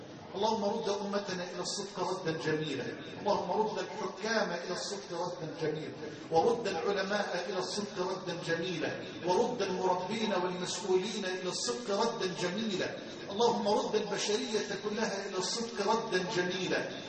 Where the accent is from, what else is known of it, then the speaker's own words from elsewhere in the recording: Egypt; اللهم اجعل بلدنا مصر أمنا أمانا سخاء رخاء